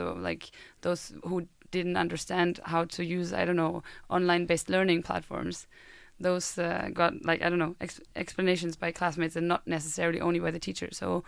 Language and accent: English; Germany; English is a second language; because I am a German student that studied here in a program that was international and taught in English